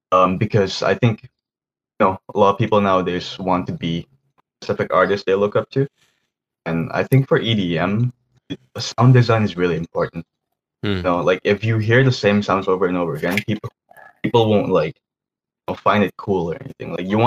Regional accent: Indonesia; for me, like I grew up with in Indonesia. Well, like growing up there was, a lot of like actions around me all the time

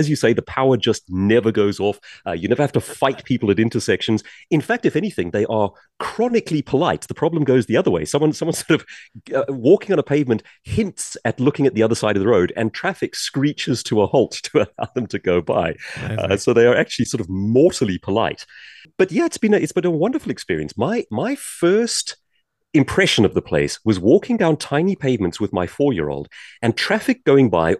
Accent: South Africa; now in Jersey; We were back in South Africa a couple of weeks ago.

